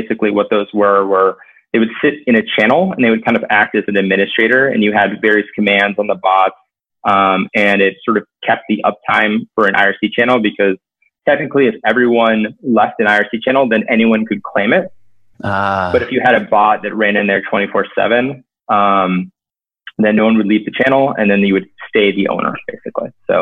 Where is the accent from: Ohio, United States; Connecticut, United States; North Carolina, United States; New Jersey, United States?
Connecticut, United States; So I grew up in Connecticut.